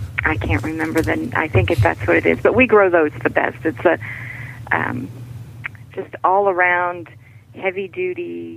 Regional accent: the North, United States; now in South Carolina, United States; especially since I grew up in the North where it was cold and there's 3 feet of snow and 27 below zero right now. So I really had to learn a lot about the area that we moved to here in South Carolina.

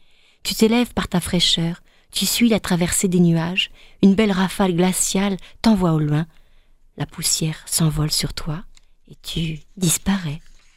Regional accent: France; Moi, je suis française, mais mon mari est chinois.

